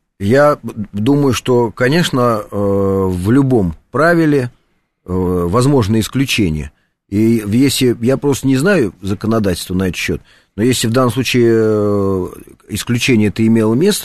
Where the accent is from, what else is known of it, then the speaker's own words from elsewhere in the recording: Moscow, Russia; я вырос в Лефортово